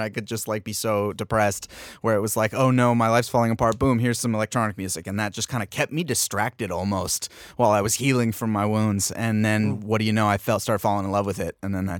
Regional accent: San Diego, California, United States; I'm from San Diego originally, so it was kind of close to home.

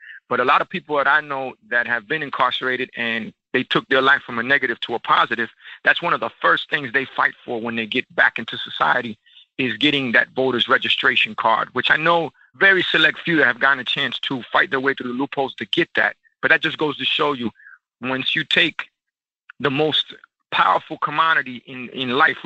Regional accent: United States; being Cuban American, I was already born politically incorrect

